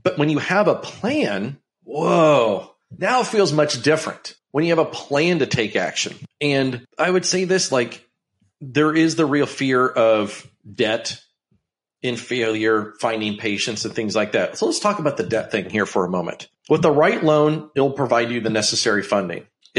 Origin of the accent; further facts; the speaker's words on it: Illinois, United States; And growing up in Illinois myself, funny enough, I was a pretty big Bulls fan, but I was an MJ fan.